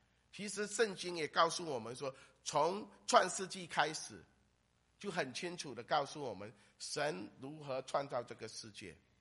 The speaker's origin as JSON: {"language": "Chinese", "region": "Fujian", "country": "China", "said": "我是福建人， 我们福建是一个叫做众神狂欢的地方，包括老鼠蛇都会被当作神来崇拜，树长大多多几年都当成树神在那边敬拜，"}